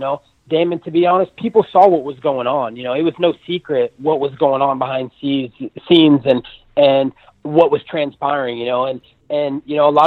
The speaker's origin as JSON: {"language": "English", "country": "United States", "said": "as an American, and everybody knows I'm America's son and I fight for America"}